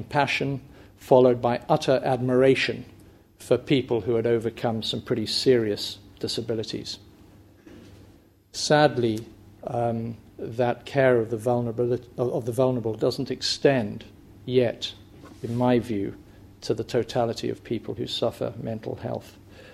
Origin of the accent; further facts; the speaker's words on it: England, United Kingdom; they were told I came from England, and some guy said to me, do you work for the NHS?